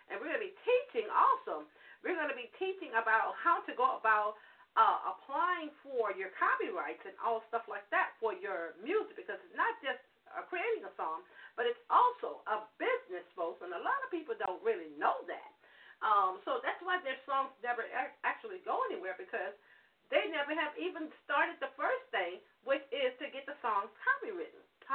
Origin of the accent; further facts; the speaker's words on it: Harvey, Louisiana, United States; Me and my husband are a very powerful duet team … we're from Harvey, Louisiana.